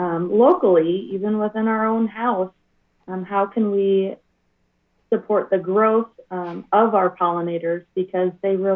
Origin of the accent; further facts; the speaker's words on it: Texas, United States; now in Story County, United States; I am a recent graduate from Sam Houston State University, and I was born and raised in Texas. So Iowa's ag and natural resources are a little different than what I'm used